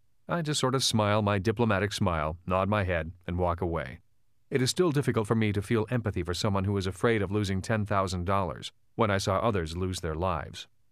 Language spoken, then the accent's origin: English; Hawaii, United States; One night recently, I was at Wayne's house in Hawaii discussing the changes we went through from growing up in Hawaii, going to college, and then going to war.